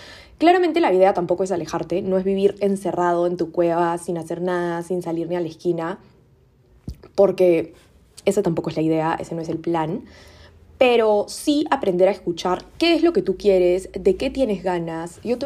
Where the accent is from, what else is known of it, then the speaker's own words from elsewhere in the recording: Peru; now in Spain; yo viviendo en otro país, para quienes no me siguen, yo vivo en España y soy peruana, mi familia vive en Perú